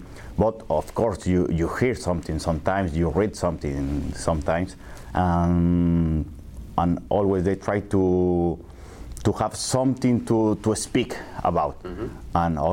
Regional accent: Coyoacán, Mexico City, Mexico; English is a second language; So I grew up in Coyoacán, and most of my time I spent in the center of Coyoacán.

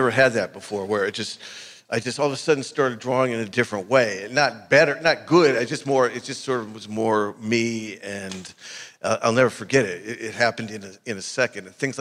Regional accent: Burbank, California, United States; you know, it's strange growing up in Burbank because, you know, like you said, it's the media, there's all the movie studios are there

